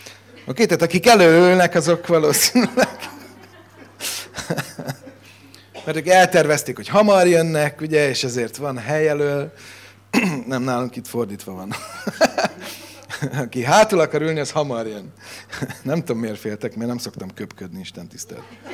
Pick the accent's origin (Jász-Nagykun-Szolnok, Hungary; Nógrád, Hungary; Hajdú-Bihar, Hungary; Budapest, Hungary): Budapest, Hungary; budapesti vagyok, ott születtem, ott nőttem föl